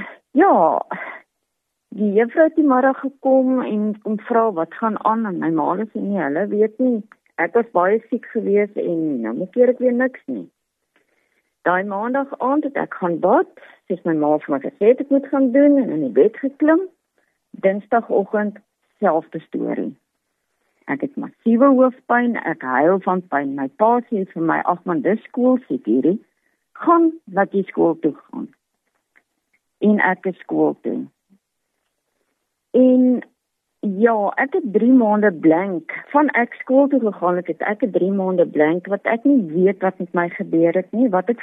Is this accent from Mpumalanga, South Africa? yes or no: no; Jacobsdal, Free State, South Africa; Ek het groot geword in die Vrystaat, daar in Jacobsdal. … van Astartalk, iemand is wat van daai dele afkom.